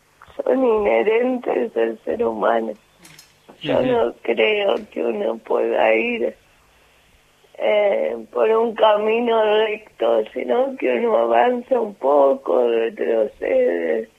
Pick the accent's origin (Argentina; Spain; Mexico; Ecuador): Argentina; Martínez, Buenos Aires Province; Yo soy de Buenos Aires, de zona norte.